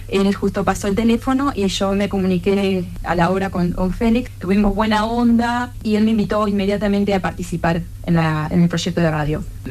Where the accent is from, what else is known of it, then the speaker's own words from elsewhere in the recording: Uruguay; Yo venía recién de Uruguay, soy de Uruguay, venía llegando a Uruguay